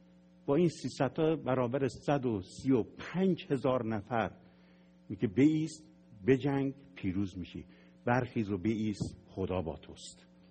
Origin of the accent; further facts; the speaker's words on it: Iran; چون کشورمه، من ایرانیم، هیچ وقت ایرانی بودنم رو تکذیب نمی کنم.